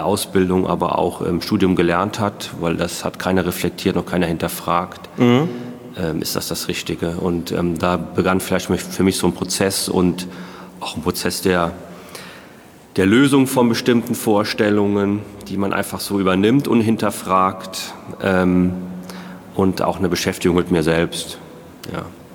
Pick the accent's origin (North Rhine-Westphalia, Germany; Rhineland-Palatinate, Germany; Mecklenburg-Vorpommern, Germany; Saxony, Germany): Rhineland-Palatinate, Germany; Emmelshausen; Ich komme aus dem Hunsrück, aus in Emmelshausen war das dann.